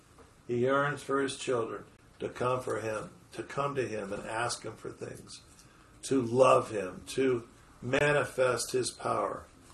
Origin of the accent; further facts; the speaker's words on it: California, United States; I'm from California, and you know, you got these redwoods that are like 9,000 feet tall.